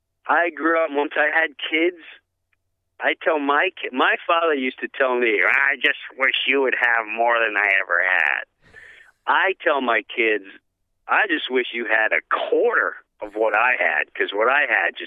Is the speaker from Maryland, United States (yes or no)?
no; Long Island, New York, United States; I grew up in Long Island.